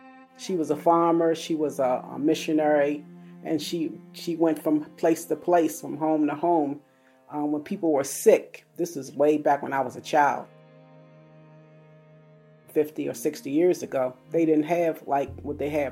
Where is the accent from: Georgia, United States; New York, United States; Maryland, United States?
Maryland, United States; Baltimore; I was born and raised in Baltimore. I went through the city public schools and college educated in Baltimore, the whole nine yards. So Baltimore's been my home all my life.